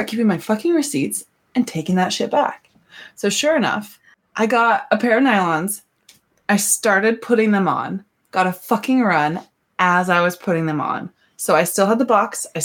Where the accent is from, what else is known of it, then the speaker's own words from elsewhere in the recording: Montana, United States; So funny because like growing up in Montana, Seattle is the closest big city. And so.